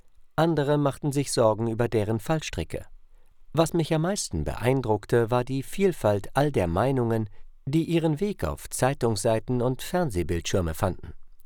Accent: Saint Petersburg, Russia; moved away as an adult; Ich habe meine Heimatstadt Leningrad, heute St. Petersburg, habe Freunde, meinen Bruder, die Gräber meiner Eltern und Großeltern zurückgelassen.

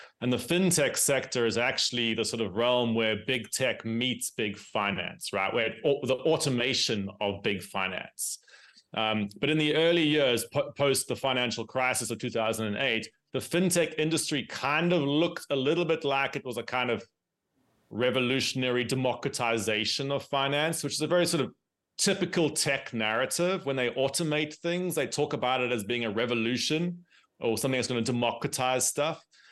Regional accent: South Africa; for example, I'm from South Africa.

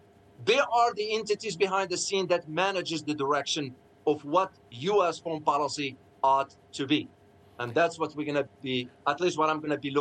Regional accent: United States; I mean, our system, let me just say this as an American, it pains me to say it, but I don't shy away from the truth.

